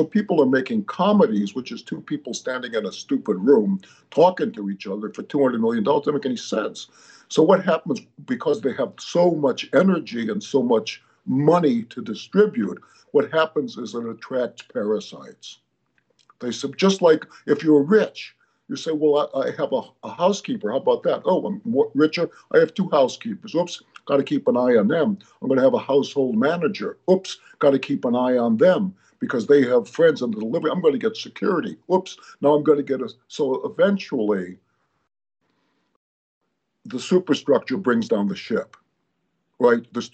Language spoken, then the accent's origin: English; Chicago, Illinois, United States; I grew up in Chicago, State Street, State Street.